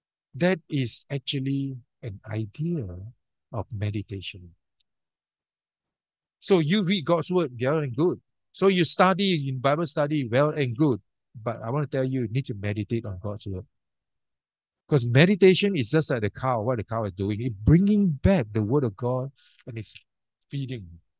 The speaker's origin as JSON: {"language": "English", "country": "Singapore", "tie": "born or raised there", "said": "Maybe many of us growing up in Singapore, we are influenced by other religion."}